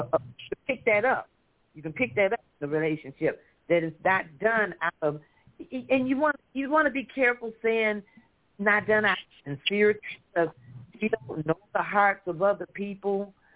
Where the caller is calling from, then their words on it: Flint, Michigan, United States; calling from Flint, Michigan.